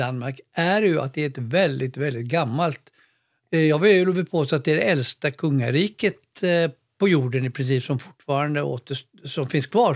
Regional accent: Helsingborg, Skåne, Sweden; Jag är ju uppväxt i Helsingborg.

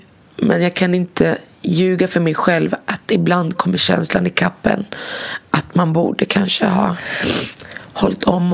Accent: Morocco; jag kommer från Marocko

